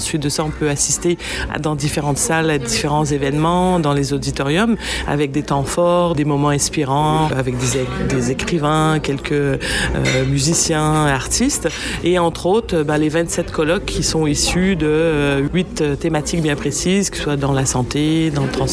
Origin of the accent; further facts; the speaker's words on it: Quebec, Canada; accent: Quebec; on est quand même issu des Français. Hein. Faut que je reprenne mon accent québécois